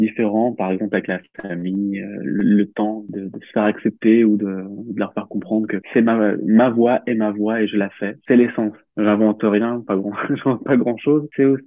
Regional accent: Réunion, France; Alors, j'ai grandi à La Réunion, à l'île de La Réunion. Donc, j'ai passé ma petite enfance là-bas

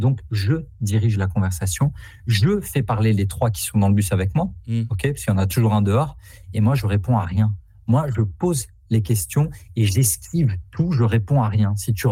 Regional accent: Grand Est, France; je suis alsacien.

